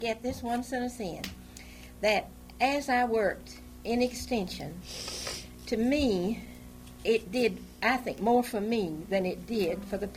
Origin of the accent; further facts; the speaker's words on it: North Carolina, United States; You know I'm from Bladen County by now.